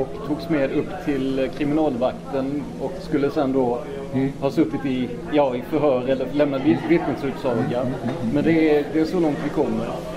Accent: Blekinge, Sweden; Jag är ju ner från Blekinge

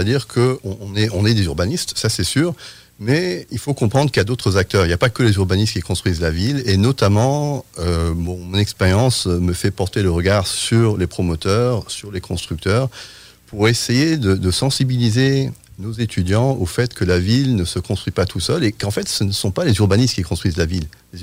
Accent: France; je suis britannique, mais j'ai grandi en France. Donc, je comprends un peu le côté latin. Et puis, bien de parenté, je suis britannique.

